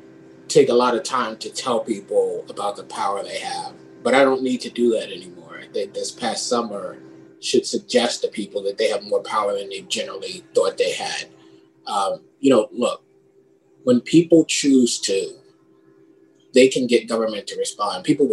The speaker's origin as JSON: {"language": "English", "town": "Bronx", "region": "New York", "country": "United States", "tie": "born or raised there", "said": "And when I was a kid, I grew up in the Bronx and had to run away from police."}